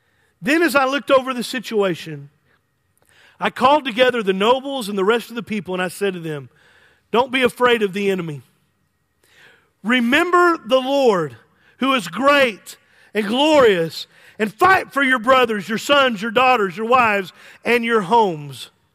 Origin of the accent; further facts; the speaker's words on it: United States; As an American, I have a right to wave my flag